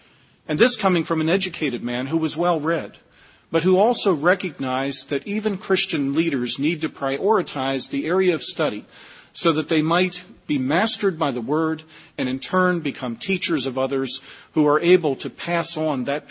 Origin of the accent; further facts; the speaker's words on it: Gettysburg, Pennsylvania, United States; growing up in my hometown of Gettysburg, Pennsylvania. It's there in Gettysburg that I grew up, right at the foot of the Lutheran Theological Seminary campus